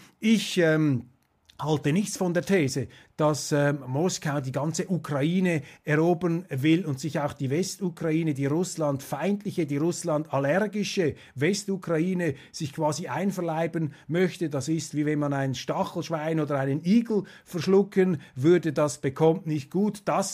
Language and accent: German; Switzerland; Ich bin ein Gegner seiner Zollpolitik, als Schweizer sowieso.